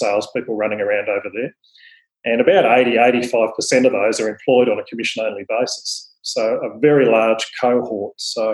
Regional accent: Tasmania, Australia; I'm stuck in my home state of Tasmania and I can't get out.

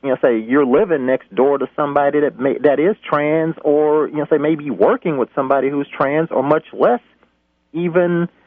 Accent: Texas, United States; I grew up in Texas where we actually named high schools

